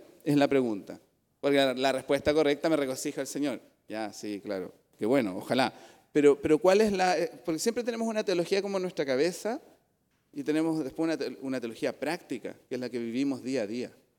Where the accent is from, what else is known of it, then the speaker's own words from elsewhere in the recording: Magallanes, Chile; yo sé, yo soy magallánico